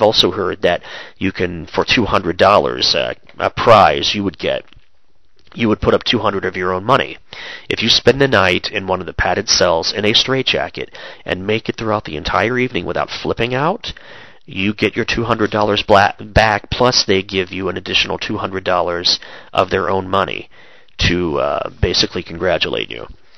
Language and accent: English; Chillicothe, Ohio, United States; the Majestic Theater here in my hometown where the webcast comes from, Chillicothe, Ohio